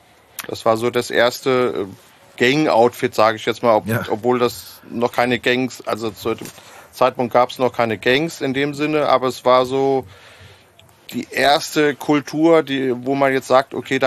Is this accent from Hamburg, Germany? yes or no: no; Steinbach, Hesse, Germany; Also ich bin in Steinbach aufgewachsen.